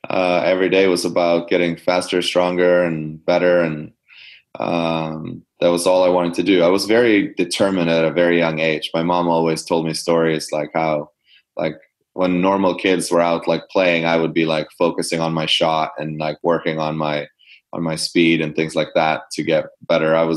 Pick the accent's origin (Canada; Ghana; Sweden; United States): Sweden; English is a second language; Yeah, I was ranked number two in the country growing up in Sweden.